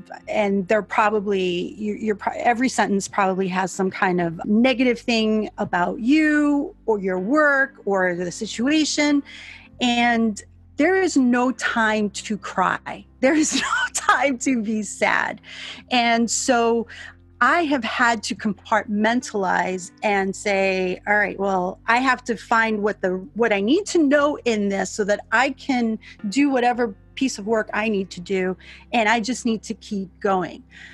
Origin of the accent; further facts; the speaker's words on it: New York, United States; I don't know if it was growing up in New York and then being in the military, but I've been insulted a lot, you know, because New Yorkers, they like to name call and label.